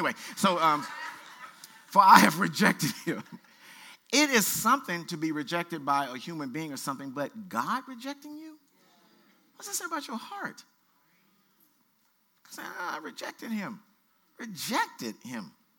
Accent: Louisiana, United States; I'm from Louisiana. I dealt with racism before.

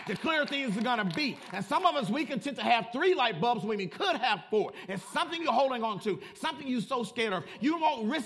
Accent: Compton, California, United States; That was my attitude growing up in Compton.

